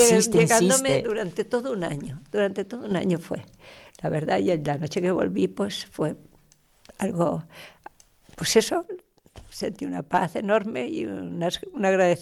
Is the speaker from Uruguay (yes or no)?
no; Castilla-La Mancha, Spain; De un lado a otro iba de Toledo a mi tierra, a La Mancha